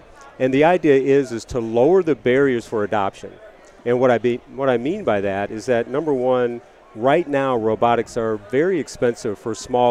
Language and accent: English; Cleveland, Ohio, United States; also born or lived in Baton Rouge; now in Pittsburgh, United States; So I'm actually from Cleveland, Ohio. I relocated to Pittsburgh from Baton Rouge, Louisiana.